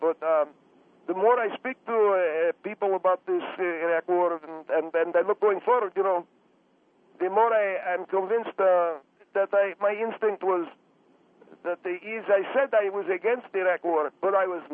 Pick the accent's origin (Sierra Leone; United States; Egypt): Egypt; Alexandria, Alexandria Governorate; moved away; it reminded me of places I grew up in Egypt, you know, Alexandria, the different neighborhood.